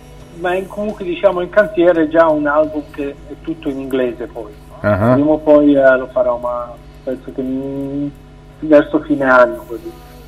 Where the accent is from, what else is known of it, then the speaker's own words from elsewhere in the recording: Zurich, Switzerland; sono nato qui a Zurigo, sono figlio di genitori lucani. Ho fatto qui le scuole